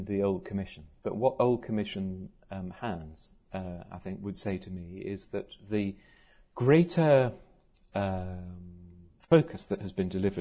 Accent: United Kingdom; the novelty value of being a Brit in the EU, it's okay.

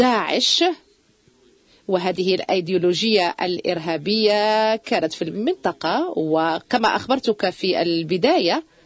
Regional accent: Iraq; قلت لهم أنا عراقي مواطن عادي يزوركم هنا

